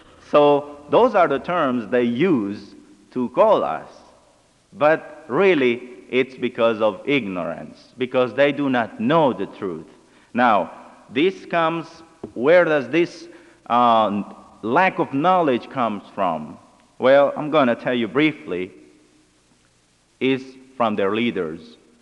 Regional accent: Venezuela; and I am from Venezuela

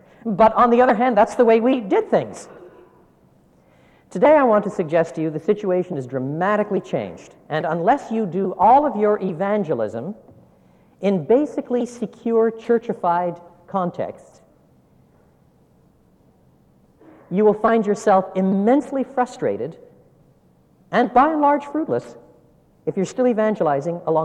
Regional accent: Canada; It's a privilege for me to be here, and I must, as a Canadian, thank you for putting on the snow to make me feel a little more welcome.

